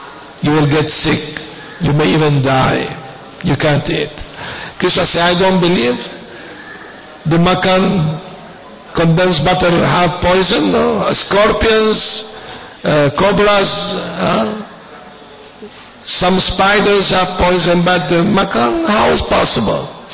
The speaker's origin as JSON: {"language": "English", "country": "Venezuela", "said": "And the Amazon in Venezuela, I'm from Venezuela"}